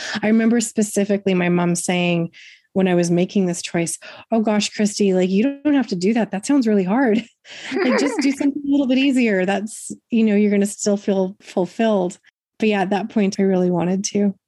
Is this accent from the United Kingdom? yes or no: no; Edmonton, Alberta, Canada; I grew up in Edmonton.